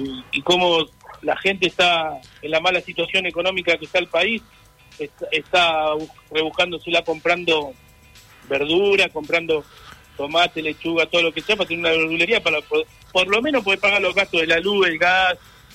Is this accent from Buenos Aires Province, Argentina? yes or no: yes; José C. Paz, Buenos Aires Province, Argentina; Soy de José de Paz, nací en José de Paz en el 83